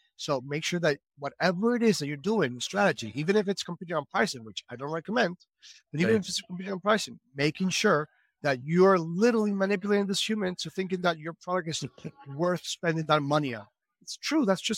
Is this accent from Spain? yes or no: no; Venezuela; English is a second language; I was doing law back in Venezuela. I'm from Venezuela.